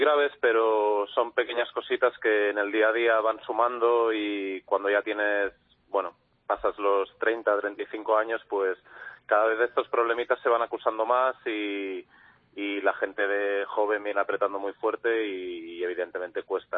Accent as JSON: {"language": "Spanish", "town": "Calella", "region": "Catalonia", "country": "Spain", "said": "aquí en Cataluña, en mi pueblo, en Calella"}